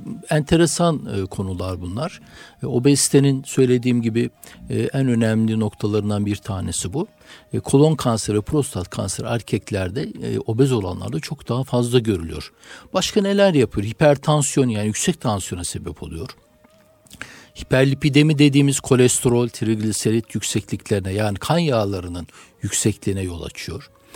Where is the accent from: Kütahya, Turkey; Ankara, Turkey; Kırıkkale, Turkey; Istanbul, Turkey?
Kütahya, Turkey; 1962 Kütahya doğumluyum. İlkokul, ortaokul ve liseyi Kütahya'da tamamladıktan sonra